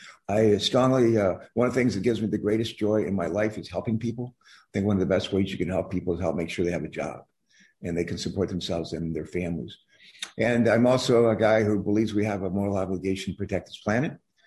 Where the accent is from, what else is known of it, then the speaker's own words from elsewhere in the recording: West Virginia, United States; born there; I was born in West Virginia. If I'm not mistaken, her family used to shop for groceries at the little supermarket where my grandfather was the butcher.